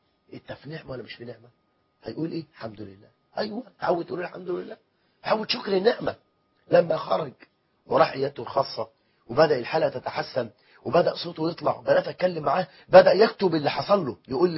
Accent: Egypt; ده احنا عندنا في مصر 9 مليون امرأة مطلقة و9 مليون بنت لم تتزوج

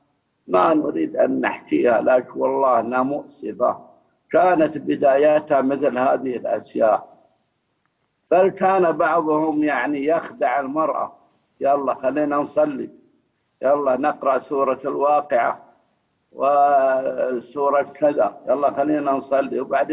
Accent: Riyadh, Riyadh Province, Saudi Arabia; في واحد عندنا في الرياض

